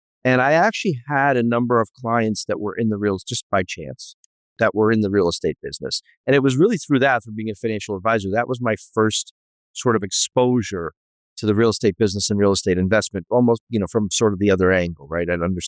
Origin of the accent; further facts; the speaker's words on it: New York, United States; I'm not crazy. It's just I'm from New York.